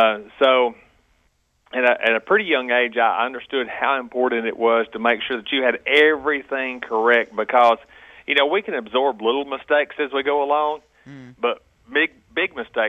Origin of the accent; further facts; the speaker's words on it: Alabama, United States; I'm from Alabama. Yeah, unfortunately.